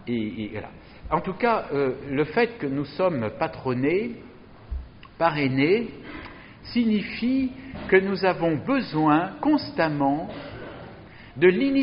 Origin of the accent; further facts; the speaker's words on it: France; parce que nous sommes français, nous ne sommes pas portugais.